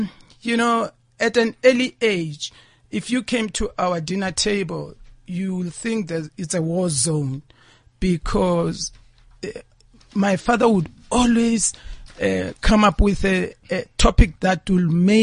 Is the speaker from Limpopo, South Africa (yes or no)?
yes; Limpopo, South Africa; also born or lived in Soweto; I was born in Soweto. But my parents shipped us also to our grandparents in Limpopo, where we attended school and ended up in a boarding school in Limpopo.